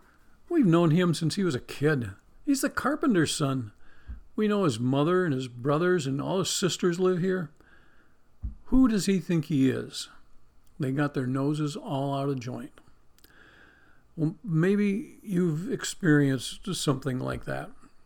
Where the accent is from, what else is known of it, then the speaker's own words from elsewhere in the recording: Ripley, New York, United States; Now, I was born and raised in Ripley, New York, a little town in the far, far west corner of New York State on Lake Erie and the Pennsylvania border.